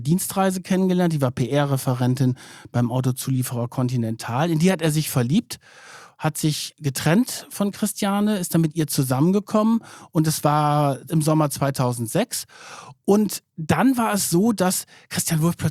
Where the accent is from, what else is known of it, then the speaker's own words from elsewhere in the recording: Germany; Ich komme aus der Nähe von Bremen